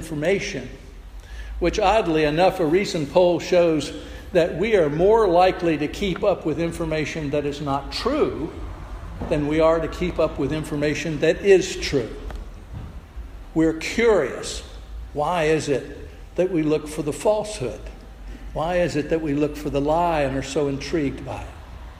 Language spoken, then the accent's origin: English; Florida, United States; When I was a youth growing up in South Florida, we always had to learn the difference between a king snake and a coral snake